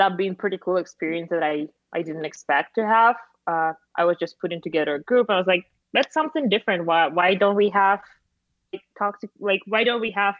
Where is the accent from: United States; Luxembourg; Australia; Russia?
Russia; Well, I'm from Russia.